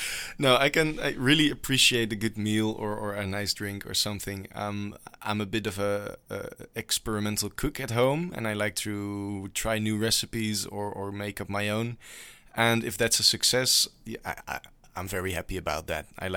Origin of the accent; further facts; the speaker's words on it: Eindhoven, North Brabant, Netherlands; English is a second language; Like, I was actually born and raised in Eindhoven, and I'm still living here. So I think that says something about my preference.